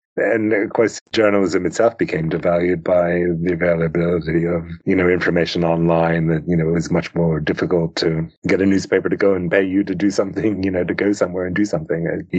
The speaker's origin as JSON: {"language": "English", "country": "United States", "also_born_or_lived": "Turkey / England", "said": "you know, I'm American, I'm not English, so the idea of these two cultures, which I had adopted, the Turkish and the English"}